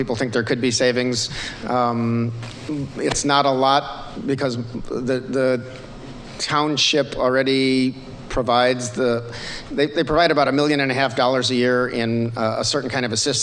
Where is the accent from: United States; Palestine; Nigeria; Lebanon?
United States; Evanston, Illinois; my wife's fault, I'm from Evanston